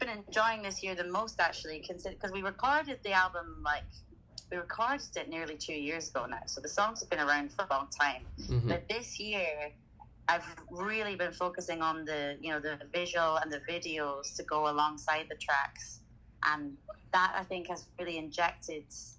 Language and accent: English; Scotland, United Kingdom; now in London, United Kingdom; And then like I'm from Scotland myself, but I'm living in London now